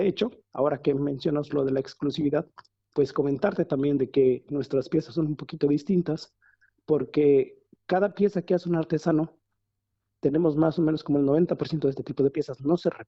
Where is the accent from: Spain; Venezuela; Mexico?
Mexico; Taxco de Alarcón, Guerrero; en el pueblo de donde yo soy, que se llama Taxco de Alarcón, hay una tradición platera